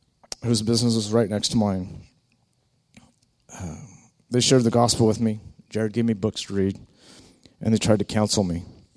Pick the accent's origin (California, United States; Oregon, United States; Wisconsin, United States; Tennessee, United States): Oregon, United States; Sutherlin; I grew up in Sutherland, a small town in Southern Oregon. I was raised on a farm of 390 acres